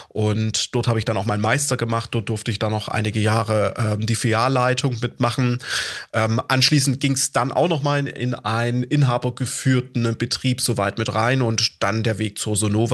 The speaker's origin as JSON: {"language": "German", "town": "Chemnitz", "region": "Saxony", "country": "Germany", "tie": "born or raised there", "said": "Angefangen hat meine Ausbildung damals noch in Chemnitz, was quasi ja meine Heimatstadt soweit mit ist."}